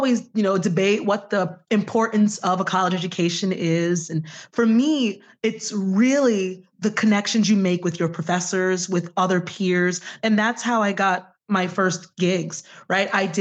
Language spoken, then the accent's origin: English; Staten Island, New York, United States; moved away as an adult; now in Buffalo, United States; No, originally I'm from Staten Island, New York. So I'm from New York City and I spent most of my life there and grew up there. And then I came out here for school.